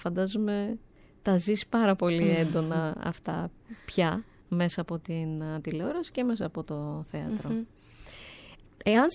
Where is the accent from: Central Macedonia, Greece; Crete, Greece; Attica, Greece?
Crete, Greece; Χαίρομαι ιδιαίτερα που είναι από την πατρίδα μου την Κρήτη